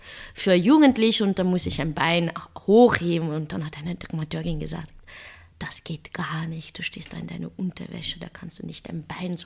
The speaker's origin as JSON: {"language": "German", "town": "Amsterdam", "region": "North Holland", "country": "Netherlands", "tie": "born or raised there", "second_language": "German", "moved": "yes", "said": "Ich bin aufgewachsen in Amsterdam in einem Viertel, die sehr multikulturell war"}